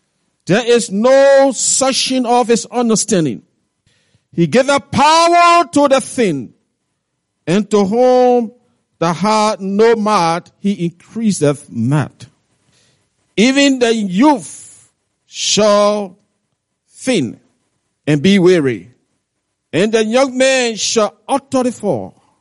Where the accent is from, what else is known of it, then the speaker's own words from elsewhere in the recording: Liberia; English is a second language; Just know that I'm from Liberia, Africa. That's the way we say it.